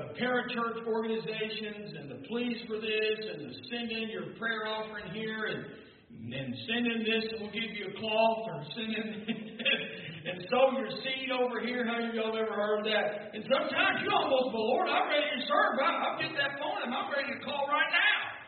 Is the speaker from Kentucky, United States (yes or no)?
yes; Kentucky, United States; I like America. I like Kentucky. I was born and raised in Kentucky.